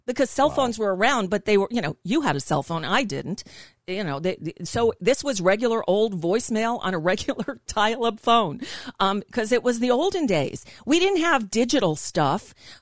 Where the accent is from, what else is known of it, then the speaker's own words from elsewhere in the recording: New York, United States; I came from New York.